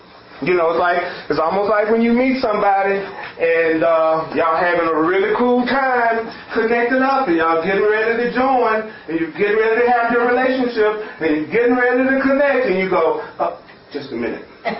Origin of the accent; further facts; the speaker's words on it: the South, United States; born there; Oh, you know, I was born black in the South. And I was born to a poor family.